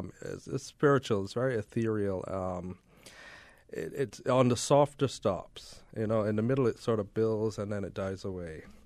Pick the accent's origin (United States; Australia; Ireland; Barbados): Barbados; I think it chose me. I'm originally from Barbados.